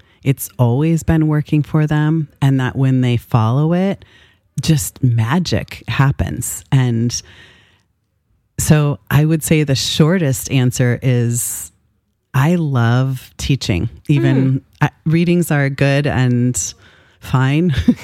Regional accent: Minnesota, United States; now in Vashon, United States; I grew up in Minnesota.

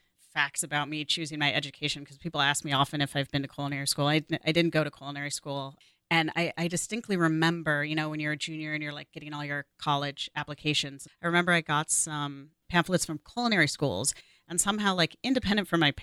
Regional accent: Tacoma, Washington, United States; also born or lived in Maury Island; So I grew up spending time between Tacoma and the island. One set of parents, we had a house on Maury Island over near the golf course. So I was here weekends and summers

